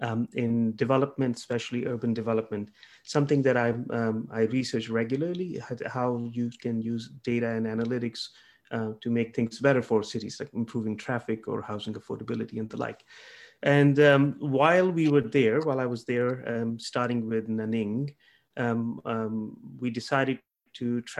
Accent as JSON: {"language": "English", "country": "Pakistan", "tie": "born or raised there", "said": "I grew up in Pakistan."}